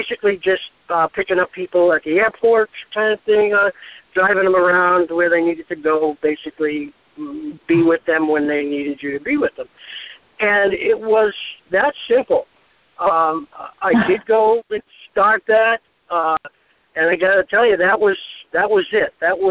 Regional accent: Boston, Massachusetts, United States; here I am about 18 years old, growing up in Boston, on the streets of Boston, and you know, hanging out with my friends in the street corner

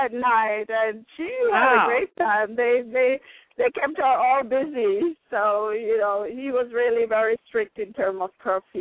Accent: Jamaica; And then growing up in Jamaica, it was always to me, it was always very, very culturally, you know, dynamic, because we had the different cultures interacting

